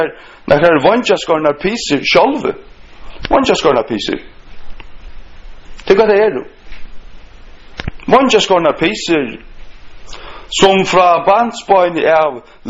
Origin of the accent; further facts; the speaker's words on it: Runavik, Faroe Islands; Det var något som jag minns från min uppväxt i Runavik